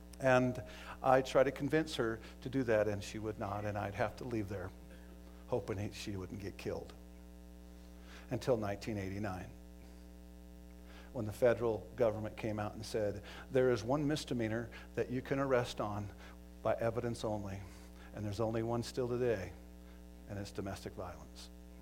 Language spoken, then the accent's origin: English; Montana, United States; we went to eastern Montana, my hometown